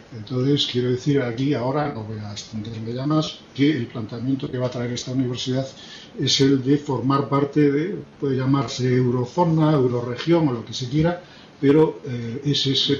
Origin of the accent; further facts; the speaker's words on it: León, Castile and León, Spain; nosotros como tal, en León somos un extremo, en Castilla y León somos un extremo